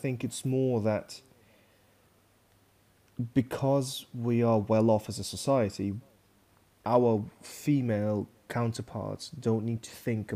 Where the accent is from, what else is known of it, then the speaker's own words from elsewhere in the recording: China; Because I come from China... It would be maths.